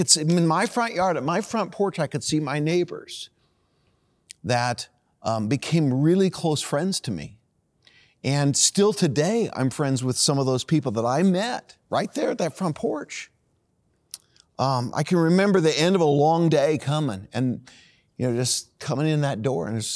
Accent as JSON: {"language": "English", "town": "Greenwood", "region": "Indiana", "country": "United States", "tie": "born or raised there", "said": "I actually typed in my home that I grew up in Greenwood, Indiana."}